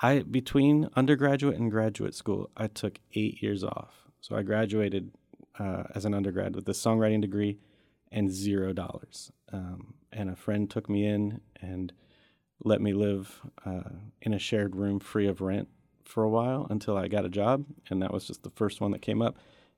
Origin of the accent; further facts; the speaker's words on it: St. Louis, Missouri, United States; born there; also born or lived in Kansas / Boston, United States / Bloomington, United States; I was born in St. Louis. I spent many years in different towns in Kansas. And I spent 12 years in Boston, which is the longest I ever lived anywhere.